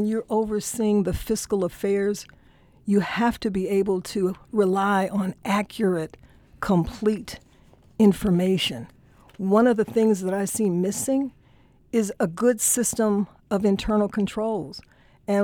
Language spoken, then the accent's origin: English; St. Louis, Missouri, United States; So I was born and raised in St. Louis. I'm a product of the St. Louis public school system.